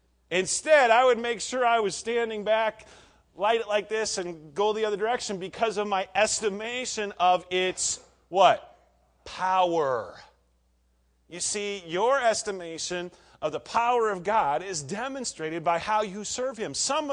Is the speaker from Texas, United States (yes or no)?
no; Nebraska, United States; also born or lived in Iowa; now in West Virginia, United States; When I was a kid growing up in Nebraska, we had fairly liberal rules, laws about fireworks. I don't know what it's like here in West Virginia, but I spent most of my ministry years in Iowa